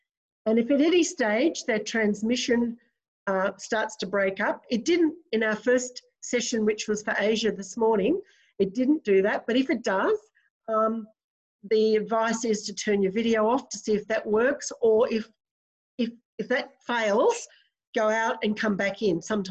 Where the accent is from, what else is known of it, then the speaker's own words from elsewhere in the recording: Australia; Because I'm Australian, I'm bound to call it work integrated learning